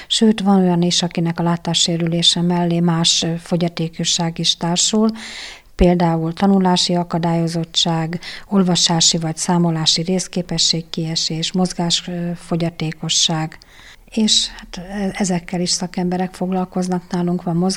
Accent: Budapest, Hungary; És mivel Budapesten, ahol fölnőttem, a 14. kerületben

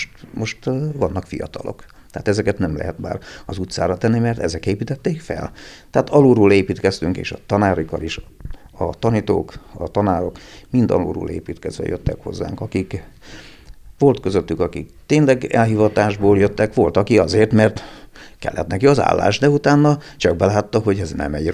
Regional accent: Szabolcs-Szatmár-Bereg, Hungary; now in Hajdúböszörmény, Hungary; Én Szabolcsból származom, a feleségem tőzsgyökeres hajdúböszörményi, én úgy szoktam viccesen mondani, hogy én ide jöttem férjhez.

